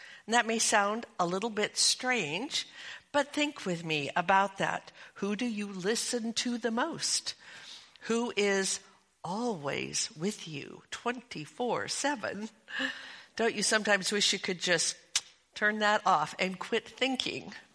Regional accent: Portland, Oregon, United States; also born or lived in St. Paul, Minnesota; we had just moved from St. Paul, Minnesota, back to Portland, Oregon, my hometown, and we were about to join one particular church. We visited the home church, my home church that I had grown up

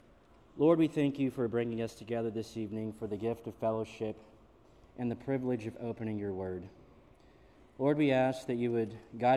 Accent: Louisville, Kentucky, United States; Well, yesterday, my hometown of Louisville, Kentucky, hosted the Kentucky Derby

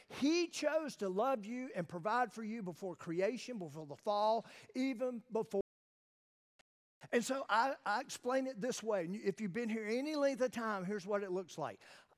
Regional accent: Wilmington, North Carolina, United States; It's amazing, Cleveland County. I'm an outsider. I'm from Wilmington. I'm those part of the center group that's at the beach.

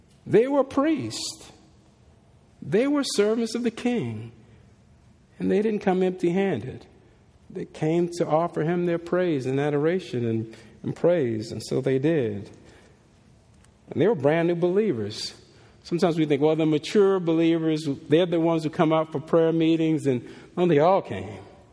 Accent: Los Angeles, California, United States; I'm from Los Angeles.

